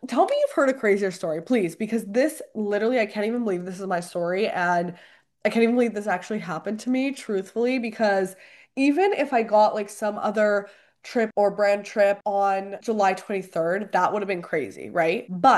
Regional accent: Canada; now in Vienna, Austria; as a Canadian creator, a lot of times Canadian brands can't really do anything with you, like any work with you outside of Canada. And because I'm living abroad in Vienna

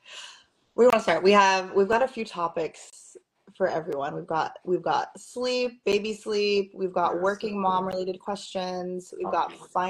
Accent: California, United States; So, but yeah, I grew up in California. I have a big Filipino family.

